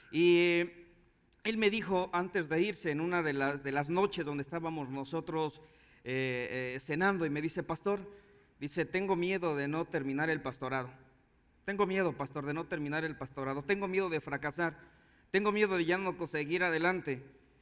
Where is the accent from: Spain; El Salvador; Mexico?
Mexico; Toluca, State of Mexico; Porque nosotros no somos de Tabasco, somos de Toluca.